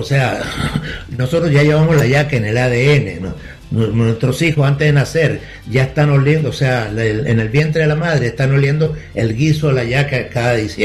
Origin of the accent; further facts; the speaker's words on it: Venezuela; Antes no éramos venezolanos, éramos provincia española